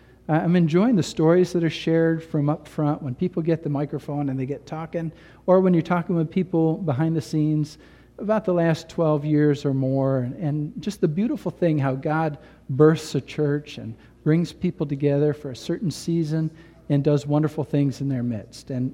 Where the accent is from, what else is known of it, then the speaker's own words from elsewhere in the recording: New York, United States; Maybe went down to Richmond, or we came from New York State, go to Albany, and people stand on the steps of the Capitol